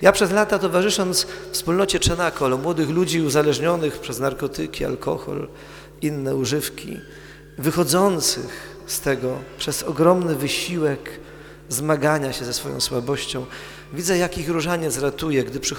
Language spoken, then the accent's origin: Polish; southern Poland, Poland; Wspominam czasem moje rodzinne miasto na południu Polski